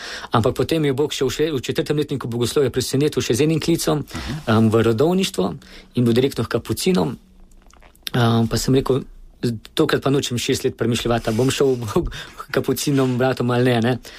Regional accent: Zagorje ob Savi, Central Sava, Slovenia; Ja, v Zagorju sem kot k veruki, k mašu, v šoli. Sicer sem doma iz župnije iz Vasirove, uh-huh. ampak to je nekaj 5 km dajena iz Zagorja. Ampak vse je pa v župniji Zagorje

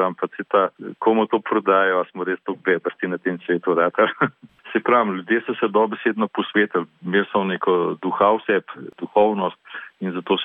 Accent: Ljubljana, Central Slovenia, Slovenia; jaz sem namreč Ljubljančan.

